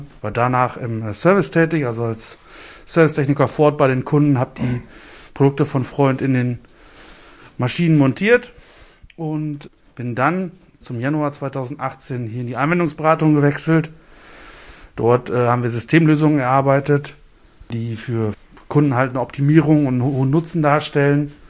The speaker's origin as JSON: {"language": "German", "town": "Stadtlohn", "region": "North Rhine-Westphalia", "country": "Germany", "said": "ich komme aus Stadtlohn, bin 25 Jahre alt."}